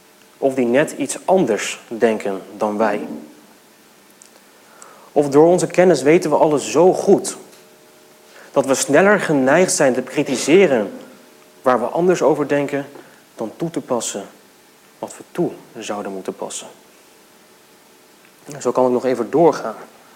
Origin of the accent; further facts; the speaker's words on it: Veenendaal, Utrecht, Netherlands; Ik kom uit Veenendaal, dus dit is wel een beetje een thuiswedstrijd voor mij.